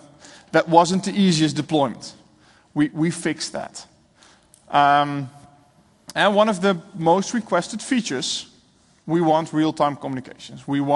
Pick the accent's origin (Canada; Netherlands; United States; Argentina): Netherlands; Houten, Utrecht; I'm from Houten, the Netherlands. I could have driven here.